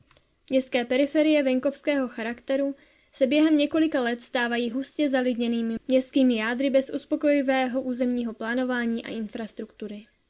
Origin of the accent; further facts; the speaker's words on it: Prague, Czechia; Musel jsem být také z bohaté rodiny s velkým kulturním kapitálem, protože jsem přijal ze světového města, z Prahy.